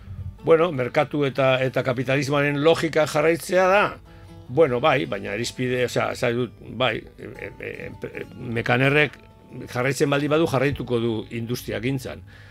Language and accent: Basque; Erandio, Basque Country, Spain; born there; Ni erandio jaio nintzen, justo franco-espainola de kables horren ondoan, Urdaneta kalean.